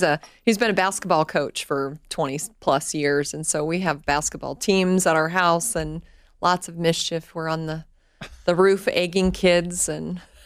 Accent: Arvada, Colorado, United States; also born or lived in Commerce City; I grew up in Arvada, Colorado, right here.

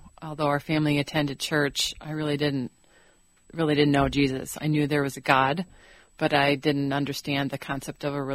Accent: Cedarburg, Wisconsin, United States; And we grew up in Cedarburg.

